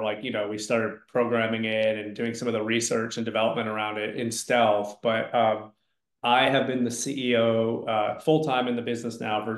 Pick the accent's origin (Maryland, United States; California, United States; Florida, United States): Florida, United States; Miami; I worked for a really large the preeminent construction law firm in the US in my hometown of Miami.